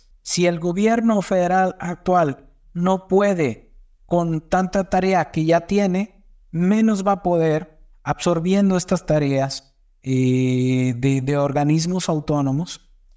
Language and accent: Spanish; Mexico; pero bien importante que lo comprendamos como mexicanos.